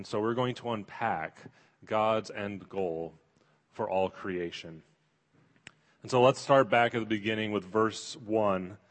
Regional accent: Washington, United States; I mean, I'm from Washington State. I was on the coast. I like the ocean. I like the water.

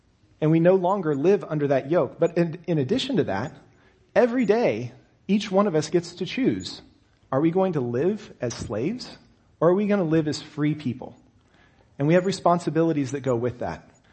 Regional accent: Texas, United States; Being a native Texan, actually I'm naturalized Texan, I wasn't native, I wasn't born there. But being from Texas, we celebrated that for a long time

